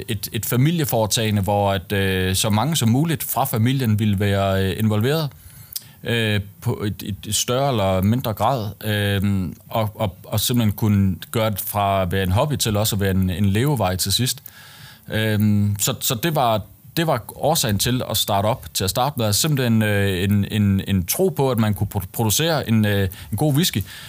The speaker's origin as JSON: {"language": "Danish", "region": "Region of Southern Denmark", "country": "Denmark", "said": "vi kommer oprindeligt fra Fyn."}